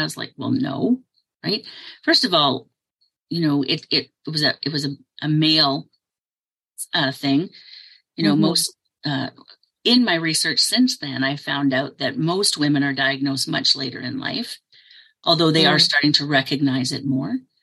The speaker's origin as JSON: {"language": "English", "town": "Edmonton", "region": "Alberta", "country": "Canada", "tie": "born or raised there", "said": "So I live in Canada. I'm in Edmonton, Alberta, in Canada. Right. And I have spent most of my life here. I have lived in other parts of Canada. I also lived in Puerto Rico for a short while."}